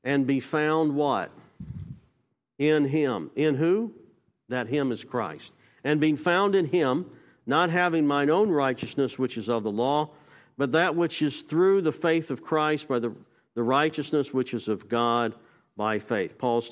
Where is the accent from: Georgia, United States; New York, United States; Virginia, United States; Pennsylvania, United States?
Virginia, United States; I'm from Virginia, so I'm a Virginia Cavalier fan.